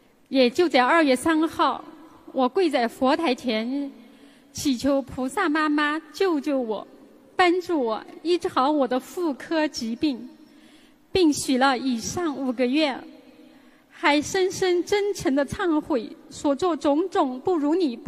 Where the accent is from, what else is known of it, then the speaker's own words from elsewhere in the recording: Jiangsu, China; 各位师兄大家好，我来自江苏，今年56岁。